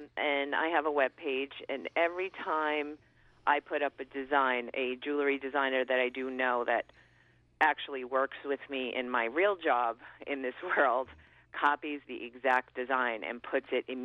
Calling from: New York, United States; Hi, how are you? I'm calling from New York.

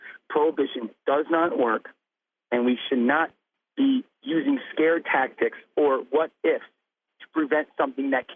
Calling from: New York, United States; Hi, I'm a listener from the Hudson Valley.

